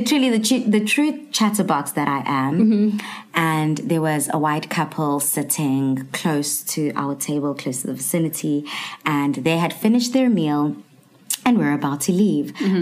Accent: Durban, KwaZulu-Natal, South Africa; So being born and bred in Durban, I was very much exposed to theatre.

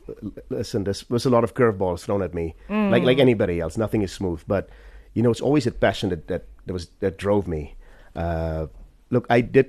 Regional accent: South Africa; first language Afrikaans; English is a second language; That's my mother tongue. My mom would beat my ass. So they just joking, man. But it's the point I'm trying to make is it's so good to be back. It's this is home. This will always be home.

